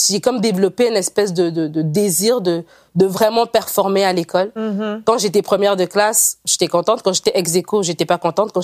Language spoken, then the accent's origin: French; Libreville, Estuaire, Gabon; moi, je suis née au Gabon, à Libreville, et mes parents, ils habitaient là. C'est comme ça que moi et mes frères, on est là-bas avec ma sœur.